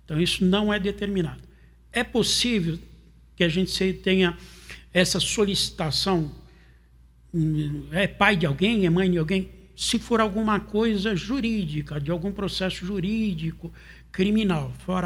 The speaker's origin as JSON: {"language": "Portuguese", "region": "São Paulo", "country": "Brazil", "said": "Goiás, eu sou paulista, Goiás me recebeu de braços abertos, fui muito bem-vindo ao estado"}